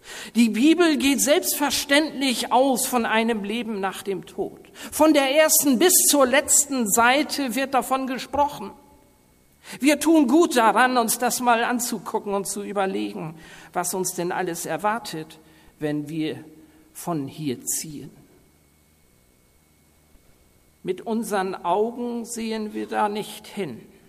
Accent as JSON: {"language": "German", "town": "Gödenstorf", "region": "Lower Saxony", "country": "Germany", "tie": "born or raised there", "said": "die ich auch noch in der Kinderstunde als Kind in meinem Heimatdorf Gödensdorf erlebt habe"}